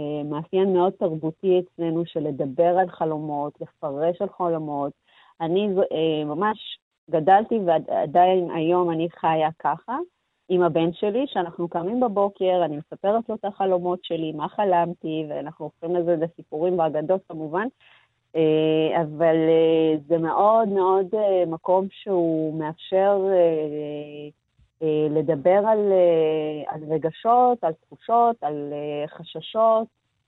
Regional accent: Ethiopia; Hebrew is a second language; now in Israel; אני עליתי לארץ ומאוד ניסיתי להיות ישראלית, ללמוד את השפה ולתרבות ולהבין מה קורה פה, וגם מצאתי את עצמי כזה, מין, יש לי עליי איזושהי חבילה של להיות אתיופית.

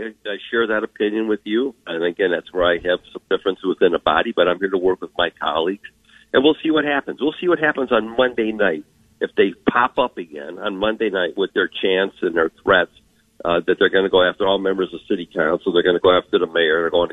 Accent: United States; I'm not afraid of them because I'm an American, and I believe in America

